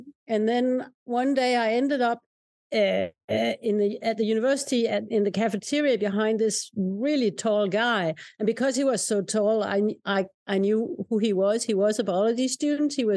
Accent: Denmark; English is a second language; now in Norway; I'm from Denmark, and I just grew up in a family with a mother who was a nurse and a father who was an accountant.

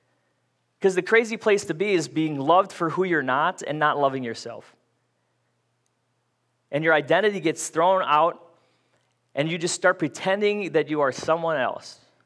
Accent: Fridley, Minnesota, United States; That's how I say it. It's fully Spanish, but I'm Filipino, and I grew up in Fridley.

